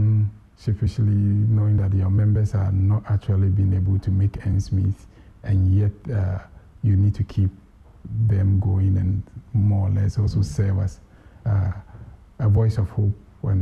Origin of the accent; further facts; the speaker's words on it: Kumasi, Ashanti, Ghana; Then Ahinsan Estates, Salisbury, because I'm also a Kumasi High School boy.